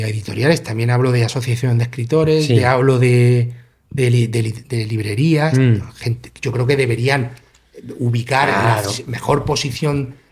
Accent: Cartagena, Region of Murcia, Spain; si soy de Cartagena y estoy en Cartagena

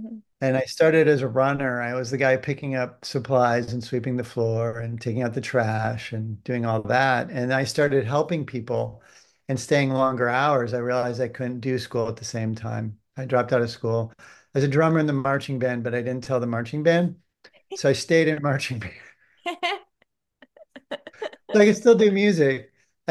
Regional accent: Cleveland, Ohio, United States; I'm from outside Cleveland. All right. Yeah. We were kind of in the boonies, you know, not too far from the cornfields way back when.

